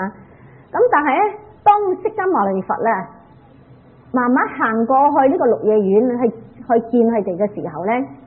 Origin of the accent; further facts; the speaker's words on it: Hong Kong; 我哋香港人飲羊奶牛奶好閒時啊